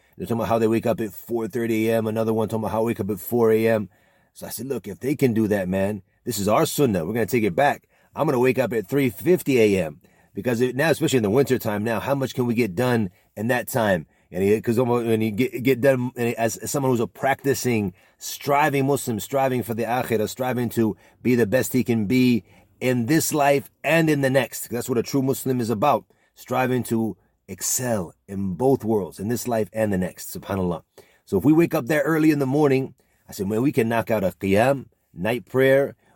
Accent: United States; This is a slogan I used to always hear as a young boy growing up in America.

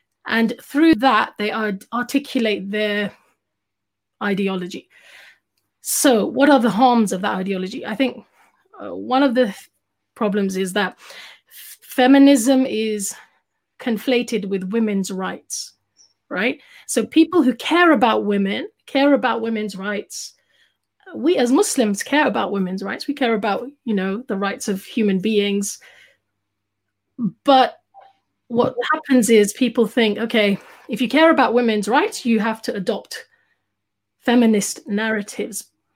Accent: London, United Kingdom; But my background is that I was born and brought up in London. I studied in Egypt.

